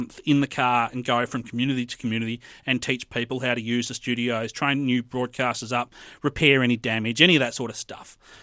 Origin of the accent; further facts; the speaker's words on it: New South Wales, Australia; the very far south coast of New South Wales.